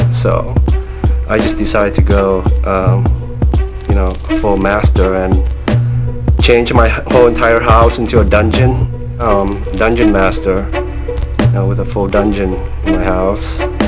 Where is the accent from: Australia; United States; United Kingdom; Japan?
Japan; I'm 30 years old and I'm from Japan. I'm an artist. I'm a performance artist.